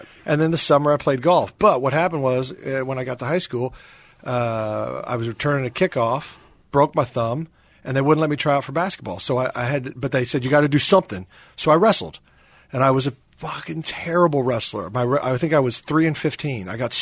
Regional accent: Shawnee Mission, Kansas, United States; hey, I'm from Shawnee Mission

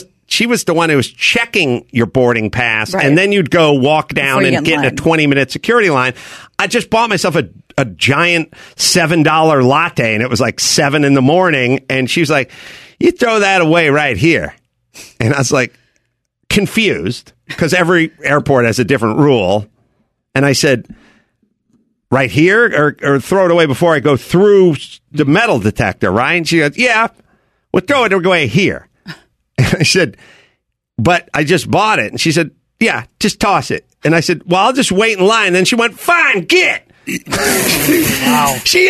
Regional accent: Los Angeles, California, United States; But I'm freaked out because I'm from Los Angeles.

